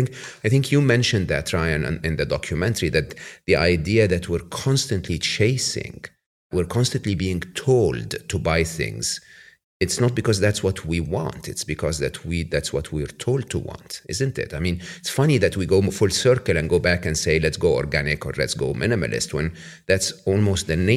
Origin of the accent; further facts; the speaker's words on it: Egypt; English is a second language; moved away as an adult; in my home country where I was born in Egypt